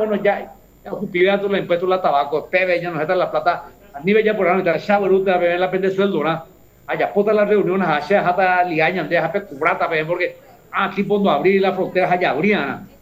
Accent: Paraguay; que para mí es todo un orgullo como paraguayo

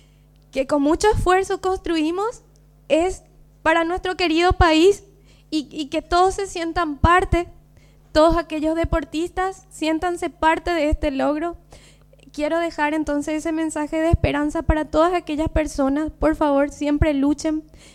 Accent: Paraguay; no solo a nivel personal, también como deportista y como paraguaya.

